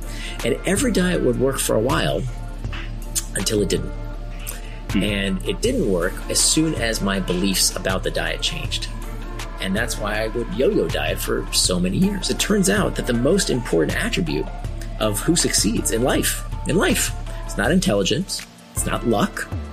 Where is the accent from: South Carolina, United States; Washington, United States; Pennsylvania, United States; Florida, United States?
Florida, United States; I was a kid who I grew up in Central Florida, and we had a community pool.